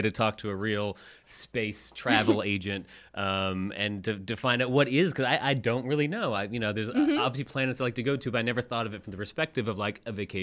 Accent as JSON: {"language": "English", "country": "Canada", "said": "I don't know if it's because I'm Canadian and we all have to be"}